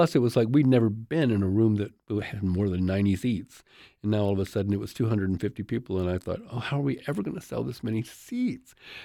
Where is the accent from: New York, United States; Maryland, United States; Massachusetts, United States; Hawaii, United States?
New York, United States; well, they call it downtown, but being a New Yorker, it's uptown, okay?